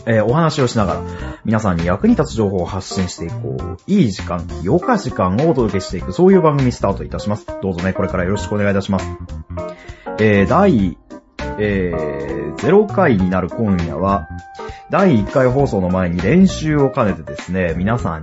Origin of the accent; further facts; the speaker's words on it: Fukuoka, Japan; now in Tokyo, Japan; 福岡県福岡市の出身です。九州の出身なんですけど、普段はですね、東京北区に住んでおります。なのでこの番組も普段は東京からお届けするんですけど、今は福岡から帰省しておりますのでお届けしております。